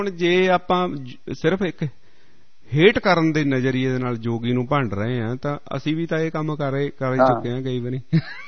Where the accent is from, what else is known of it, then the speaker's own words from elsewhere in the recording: Nawanshahr, Punjab, India; ਕਈ ਪਿੰਡ ਸਾਡੇ ਇਲਾਕੇ ਦੇ ਵਿਚ, ਖਾਸ ਕਰਕੇ ਨਵਾਂ ਸ਼ਹਿਰ ਏਰੀਏ ਦੇ ਵਿਚ